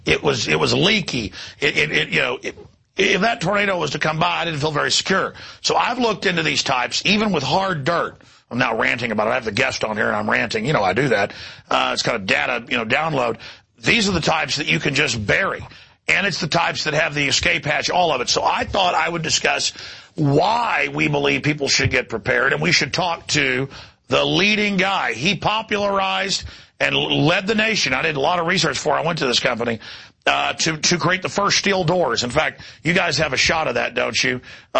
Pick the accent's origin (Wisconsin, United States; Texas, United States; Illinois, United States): Texas, United States; Dallas; I grew up in Dallas, and we'd be in a parking garage